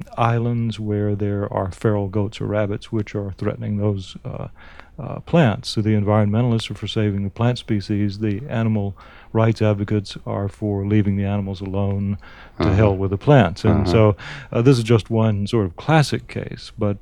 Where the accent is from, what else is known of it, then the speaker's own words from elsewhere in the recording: the South, United States; Actually, we're both from the South